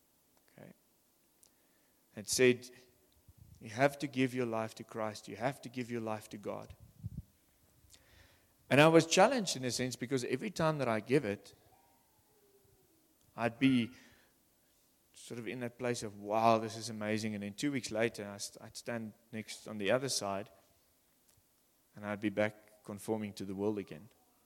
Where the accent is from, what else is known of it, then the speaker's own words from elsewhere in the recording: Oshakati, Oshana, Namibia; also born or lived in Windhoek; I was born in Windhoek and we lived in Oshakati for 3 or 4 years.